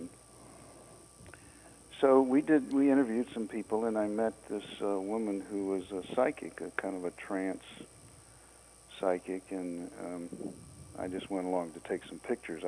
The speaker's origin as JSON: {"language": "English", "town": "Portsmouth", "region": "Virginia", "country": "United States", "tie": "born or raised there", "said": "And then I went to work for a city magazine in Norfolk, Virginia, which is near where I grew up in Portsmouth."}